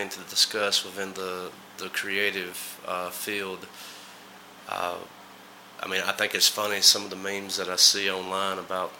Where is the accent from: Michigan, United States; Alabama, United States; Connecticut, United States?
Alabama, United States; So, I'm from Alabama, and you're from Egypt.